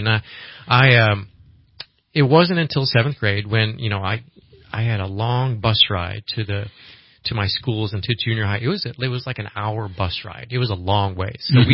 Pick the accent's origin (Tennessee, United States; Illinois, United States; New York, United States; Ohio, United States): Tennessee, United States; Mount Juliet; So we moved there, and that's why I say I'm from Tennessee, because I lived there from sixth grade through college.